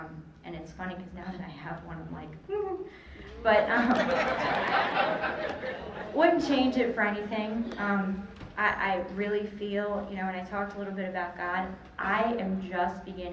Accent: Frederick, Maryland, United States; You know, it's just funny because I grew up in Frederick, I grew up on a farm

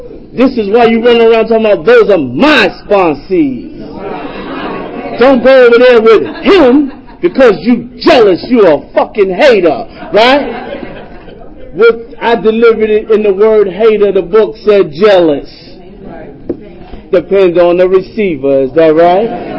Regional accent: Queens, New York, United States; I'm from South Jamaica, Queens area, a small area

